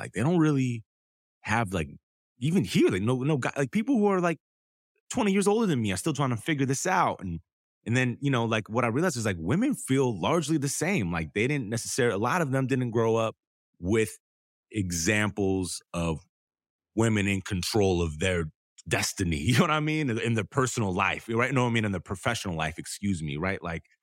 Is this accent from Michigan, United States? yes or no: yes; Detroit, Michigan, United States; My grandma was from Detroit. I grew up in Detroit, East State Fair Road.